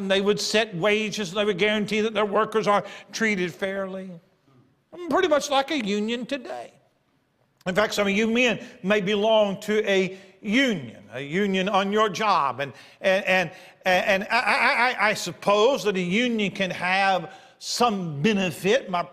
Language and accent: English; Milton, Florida, United States